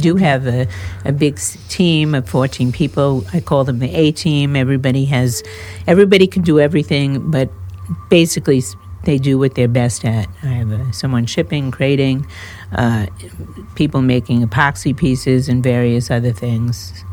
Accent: United States; I have been very nervous about our world, mostly as an American

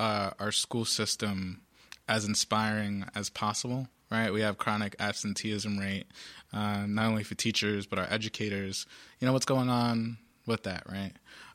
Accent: Providence, Rhode Island, United States; I grew up in the South Side of Providence.

